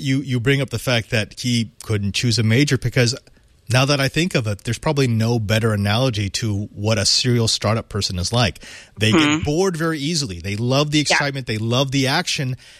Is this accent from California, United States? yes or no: yes; California, United States; born there; I was born like you in the Silicon Valley. I am a Silicon Valley boy. I lived a lot of my life here.